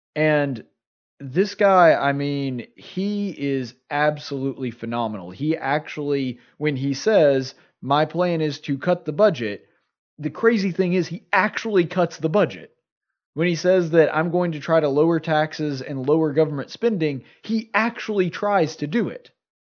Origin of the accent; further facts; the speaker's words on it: Alabama, United States; I'm an Alabama boy through and through, born and bred, but Kentucky is my second home